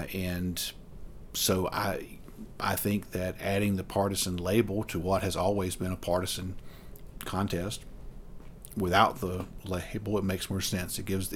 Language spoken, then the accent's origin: English; North Carolina, United States; I mean, I'm from Harnett County